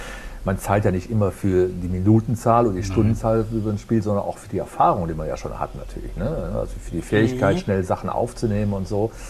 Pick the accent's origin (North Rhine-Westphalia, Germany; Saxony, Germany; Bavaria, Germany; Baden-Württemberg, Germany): North Rhine-Westphalia, Germany; Aachen; ich komme aus dem Rheinland, aus Aachen und bin, habe da schon, ich sag mal, professionell Musik gemacht